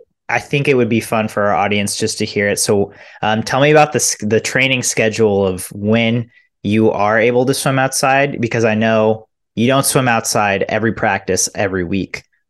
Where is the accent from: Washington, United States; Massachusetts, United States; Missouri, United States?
Missouri, United States; I'm from Missouri. So for those of you who aren't familiar with the Midwest, just one state over from Illinois. So growing up, it was similar.